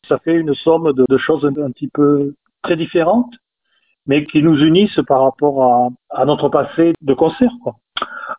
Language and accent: French; Occitanie, France; On est lausérien, pour la plupart.